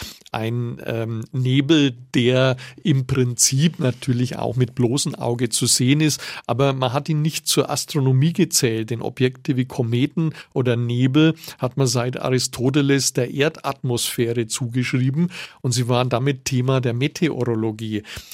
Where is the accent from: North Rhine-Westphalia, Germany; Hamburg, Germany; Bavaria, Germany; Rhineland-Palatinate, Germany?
Bavaria, Germany; Nuremberg; muss ich jetzt auch als Nürnberger gestehen